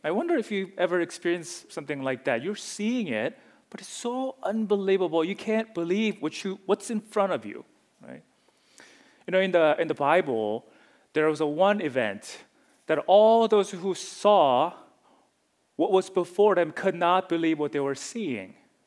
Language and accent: English; South Korea; English is a second language; moved away; Because for most of you who know me, I'm from Korea initially. So when I came, my mom came from all the way from Korea, not from like other state.